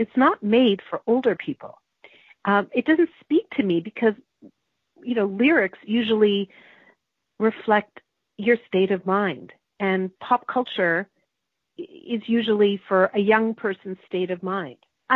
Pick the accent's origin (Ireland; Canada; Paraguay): Canada; Hudson, Quebec; as I got older, I directed the school play when I was growing up in Hudson, Quebec.